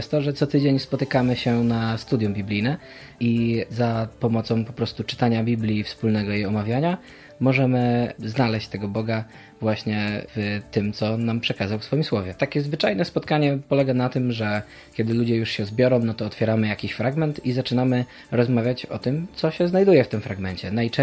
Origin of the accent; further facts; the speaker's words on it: Poznań, Greater Poland Voivodeship, Poland; ja akurat z Poznania jestem, więc nie musiałem się nigdy przeprowadzać